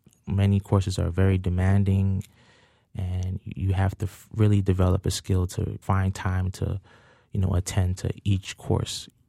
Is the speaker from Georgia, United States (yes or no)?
no; Brooklyn, New York, United States; I'm from Brooklyn, New York, Canarsie, New York, in particular.